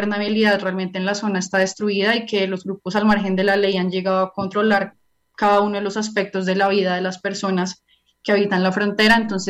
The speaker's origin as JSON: {"language": "Spanish", "country": "Colombia", "said": "creo que es importante que como colombianos pues nos fijemos en que el próximo presidente construya realmente una política dirigida a reformular esa política antidrogas"}